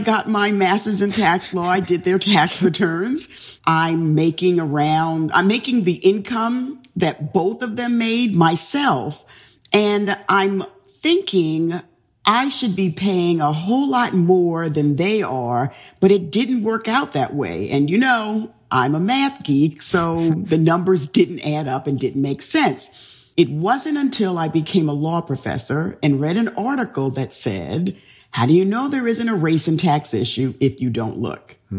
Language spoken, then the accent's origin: English; Bronx, New York, United States; So I grew up in the South Bronx. I dealt with racism every day.